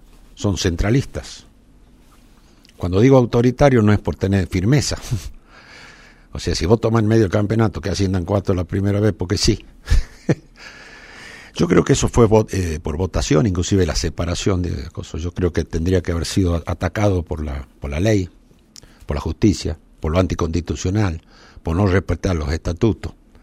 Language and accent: Spanish; Argentina; Nosotros somos todos los argentinos.